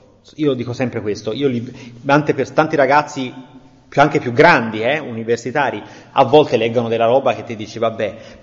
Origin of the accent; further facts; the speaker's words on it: Florence, Tuscany, Italy; Poi sono fiorentino, quindi la bistecca ha un riverbero psicologicamente importante.